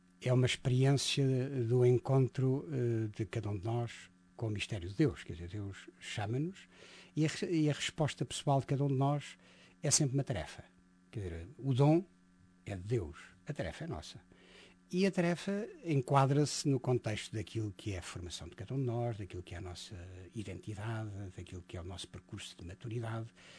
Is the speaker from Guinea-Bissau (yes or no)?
no; Óbidos, Leiria, Portugal; nasce essencialmente no meu encontro com a paróquia de Óbidos, de onde sou.